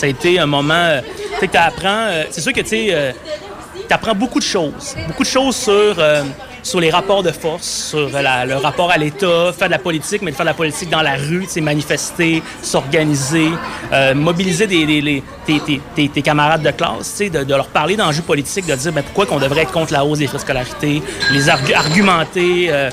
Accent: Alma, Quebec, Canada; Ouais, ben moi, je viens d'Alma, dans le fond. Comme j'ai étudié au cégep d'Alma, en sciences humaines, pas de maths.

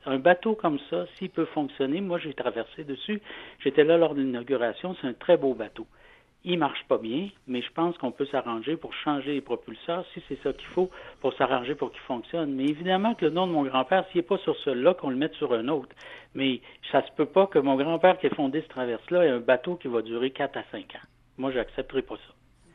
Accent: Victoriaville, Quebec, Canada; Mais moi, je suis de Victoriaville

